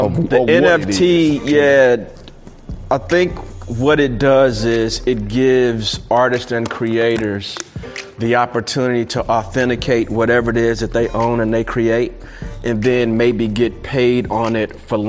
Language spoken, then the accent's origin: English; St. Louis, Missouri, United States; moved away as an adult; also born or lived in New York City; And so I came from St. Louis, which was slow moving like your boy, you know, and then I moved to New York City.